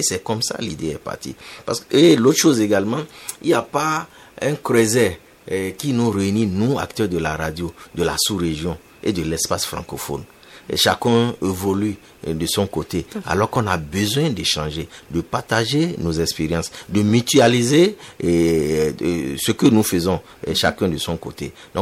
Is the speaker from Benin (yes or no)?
yes; Benin; il y a une appréhension du numérique, surtout chez nous au Bénin.